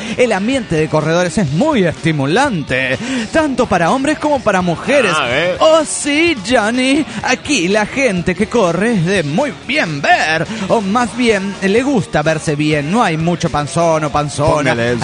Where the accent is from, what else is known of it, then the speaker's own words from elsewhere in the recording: Costa Rica; de Tiquicia.